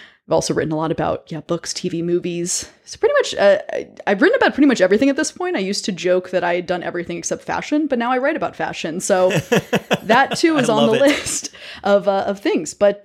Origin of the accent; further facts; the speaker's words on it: United States; now in New York City, United States; I'm American. I'm based in the States. I'm based in New York City.